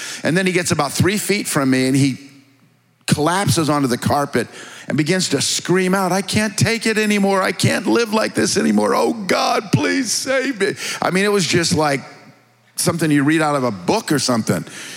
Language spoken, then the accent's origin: English; Bradley, Illinois, United States; I told you before that I grew up in Kankakee Bradley. Well, they call it Bourbonnais now.